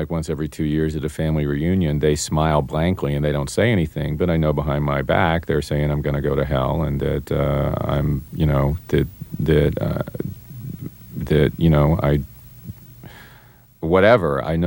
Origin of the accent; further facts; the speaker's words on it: Marietta, Georgia, United States; I mean, I grew up in Marietta, and I grew up in the in Marietta, Georgia